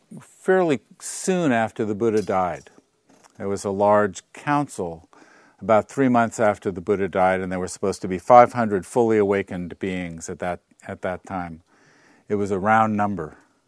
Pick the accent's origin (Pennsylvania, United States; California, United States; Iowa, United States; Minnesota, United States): California, United States; Davis; I'm from Davis, and so I host a sitting group there and work practice with a bunch of people there.